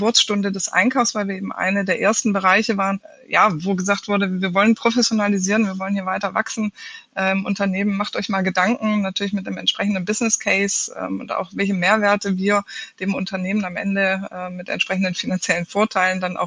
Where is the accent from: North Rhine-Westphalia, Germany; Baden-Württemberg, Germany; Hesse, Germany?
Baden-Württemberg, Germany; born there; now in Hamburg, Germany; Ich bin, wie man es mir nicht mehr gut anhört, aber immerhin noch, gebürtige Schwäbin, seit 2009, jetzt Wahlhamburgerin